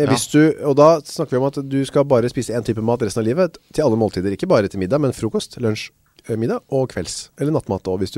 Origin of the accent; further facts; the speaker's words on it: Asker, Akershus, Norway; vi hadde jo spaghetti hver fredag hjemme i Asker, da jeg var liten, hver fredag.